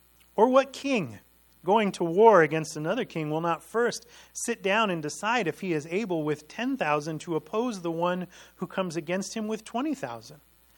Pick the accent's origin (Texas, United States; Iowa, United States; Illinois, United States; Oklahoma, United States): Illinois, United States; Chicago; And a kid growing up in the Chicago area, that was the coolest thing in the world, to come do that in the mountains.